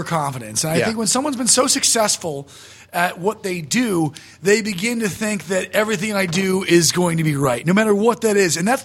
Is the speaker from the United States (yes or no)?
no; Ireland; As an Irishman, I just, that guy's my hero.